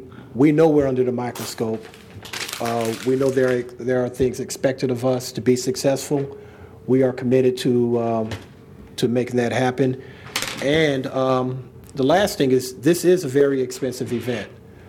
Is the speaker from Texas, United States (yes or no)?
no; Oklahoma City, Oklahoma, United States; furthest away being Oklahoma City, Oklahoma, which happens to be my hometown.